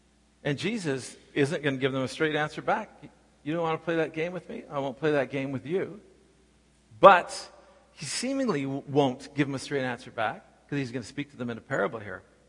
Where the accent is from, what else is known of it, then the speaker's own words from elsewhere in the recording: Canada; I don't know if it's being a Canadian too, a little bit apologetic about things.